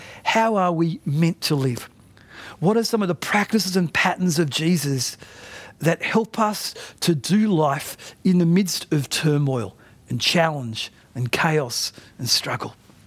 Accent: Australia; I'm an Australian citizen.

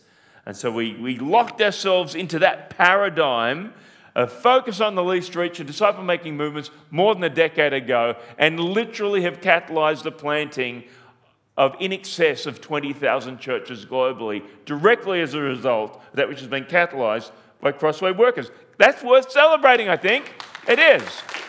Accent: Australia; I'm passionate for Australia. I'm Australian.

